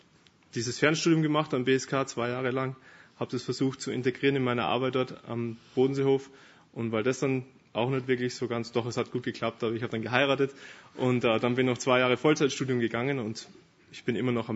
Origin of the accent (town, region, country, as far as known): Austria; now in Germany